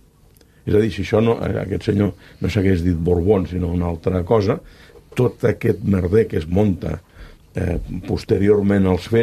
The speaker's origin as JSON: {"language": "Catalan", "town": "La Granja d'Escarp", "region": "Catalonia", "country": "Spain", "said": "perquè quan jo sóc de la Granja d'Escarp, a 7 quilòmetres de Mequinensa, per tant, érem veïns de riu"}